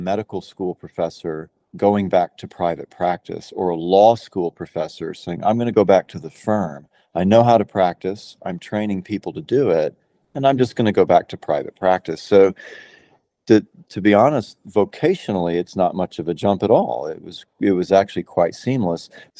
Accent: Houston, Texas, United States; And I tell you, I mean, as a kid growing up in Houston, the sort of LA style big city on the Gulf Coast

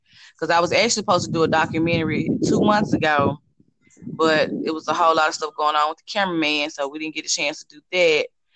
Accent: Memphis, Tennessee, United States; but she's from Memphis and I'm from Memphis. We stay in Memphis together, but I'm barely here.

